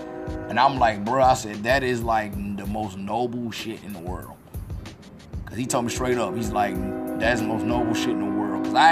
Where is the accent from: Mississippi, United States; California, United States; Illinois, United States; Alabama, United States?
Mississippi, United States; Augusta; One thing I like about Augusta, mine my hometown, Mississippi.